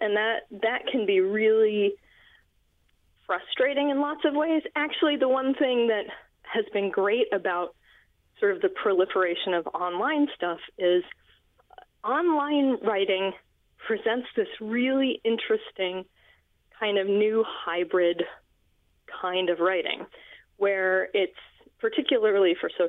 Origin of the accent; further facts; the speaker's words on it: Colorado, United States; I grew up in Colorado, and I have family all through the, you know, South Midland is what we call it in linguistics.